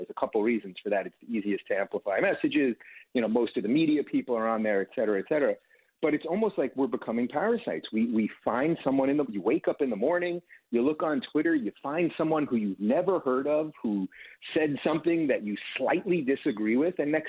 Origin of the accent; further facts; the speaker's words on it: New York, United States; I was a liberal my whole life. I come from New York. My family wasn't involved in politics per se, but was always arguing about politics.